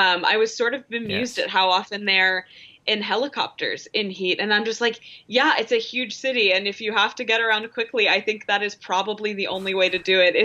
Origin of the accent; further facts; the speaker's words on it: Chicago, Illinois, United States; I almost had just like a full-on meltdown as a Chicagoan and as sort of a fan of like the Nolan Batmans. I was like, Gotham is Chicago.